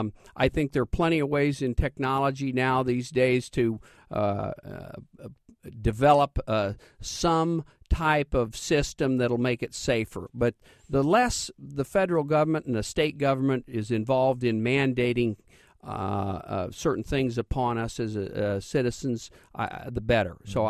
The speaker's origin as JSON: {"language": "English", "town": "Leroy", "region": "Illinois", "country": "United States", "tie": "born or raised there", "said": "I was raised in Leroy, went to Leroy High School, then on to the University of Illinois College of Medicine and College of Law."}